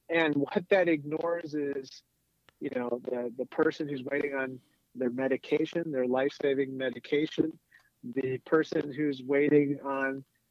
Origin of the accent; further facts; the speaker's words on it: Peoria, Illinois, United States; Actually, I grew up in Peoria, Illinois, and that was thought to be kind of ground zero for the heartland of America.